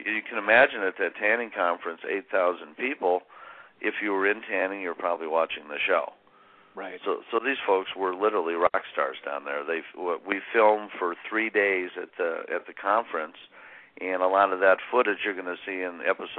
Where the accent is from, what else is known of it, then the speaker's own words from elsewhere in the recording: Indiana, United States; we're both Hoosiers. We're from Indiana.